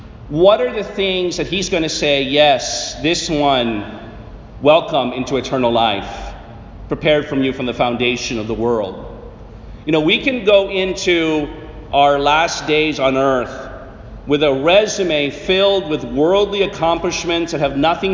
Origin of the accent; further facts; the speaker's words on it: Arlington, Virginia, United States; It's interesting, I told you that I come from the Arlington, Virginia area.